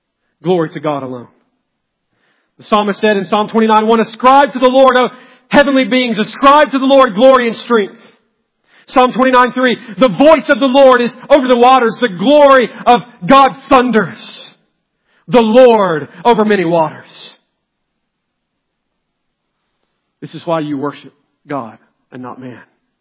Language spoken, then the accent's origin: English; Georgia, United States; moved away as an adult; I grew up right here in Villart, Georgia. All I'd ever known was Praise Mill Baptist Church.